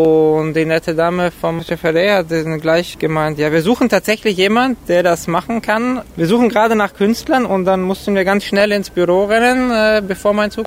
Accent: Munich, Bavaria, Germany; now in Berlin, Germany; Ich bin Anfang 30. Ich komme eigentlich aus München und lebe zurzeit in Berlin.

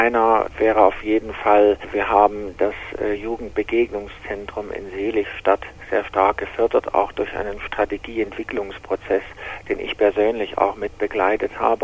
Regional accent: Dresden, Saxony, Germany; Wir haben eine Transitreise geplant gehabt von Dresden, meiner Heimatstadt, nach Varna.

